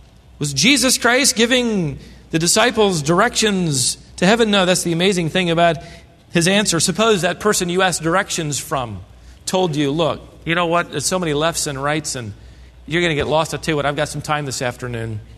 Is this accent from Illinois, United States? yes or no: no; Minnesota, United States; born there; My grandpa's from Minnesota. I was born in Minnesota and half my family.